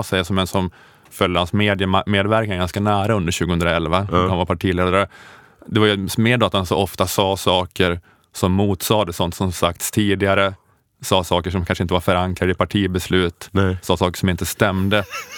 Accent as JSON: {"language": "Swedish", "region": "Småland", "country": "Sweden", "said": "Jag kom från Småland."}